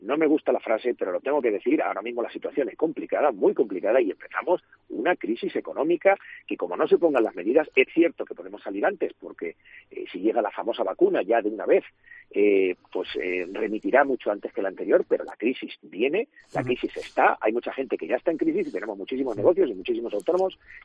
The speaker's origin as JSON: {"language": "Spanish", "town": "Ciudad Real", "region": "Castilla-La Mancha", "country": "Spain", "said": "aquí sí lo tenemos claro, que somos parte de España, aquí lo tenemos claro, la mayor parte de los ciudadraleños y la mayor parte de los castellano-manchegos"}